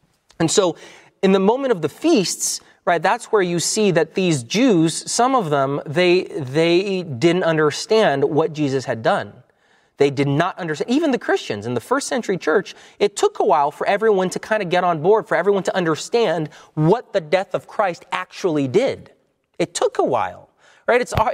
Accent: Canada; I loved growing up in Canada.

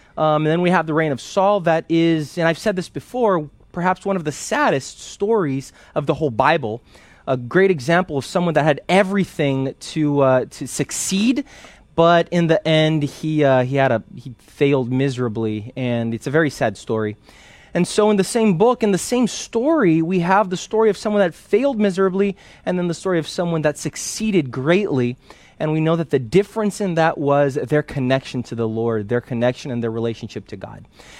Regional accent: Brazil; I'm from Brazil, and I know that in Brazil, they're also going through a very difficult time right now.

